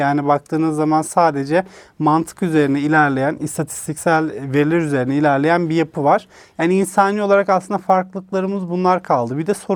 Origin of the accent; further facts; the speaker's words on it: Kırşehir, Turkey; Ben Kırşehirliyim. Kırşehir'den çıkıp sonrasında